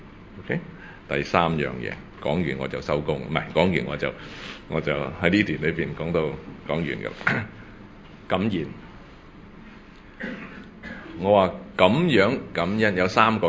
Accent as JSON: {"language": "Cantonese", "country": "China", "said": "喺我中國人嘅文化裏邊咧，邊個敢話自己冇父母噶？"}